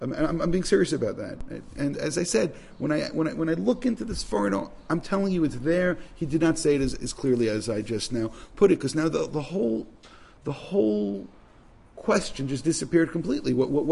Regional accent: Brooklyn, New York, United States; Listen, we come from Brooklyn, right? From a place in Brooklyn called Bensonhurst, right?

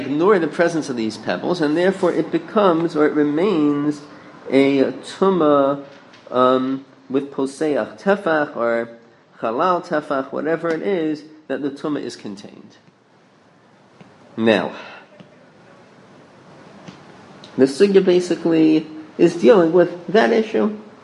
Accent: New York, United States; I grew up in the Five Towns, so I became immune to airplanes, like, flying over my head

